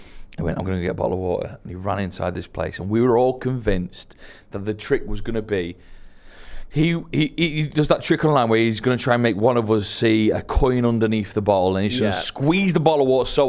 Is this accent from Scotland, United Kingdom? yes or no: no; Manchester, North West England, United Kingdom; And they know we're from Manchester.